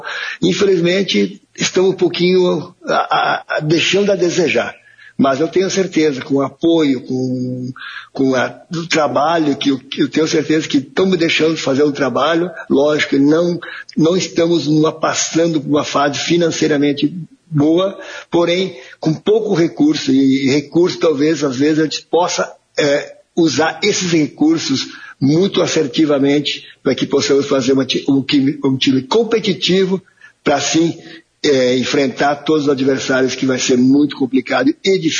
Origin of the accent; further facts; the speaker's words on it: Rio Grande do Sul, Brazil; somos gaúchos, somos do interior e somos raízes, né?